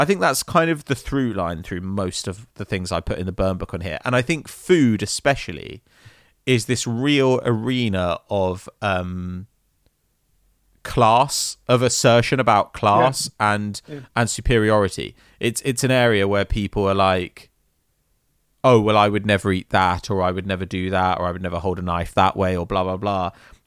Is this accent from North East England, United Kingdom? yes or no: no; South East England, United Kingdom; accent: Kent; when I was at uni and I'd come across real posh dickheads, my Kent accent would start to come out really hard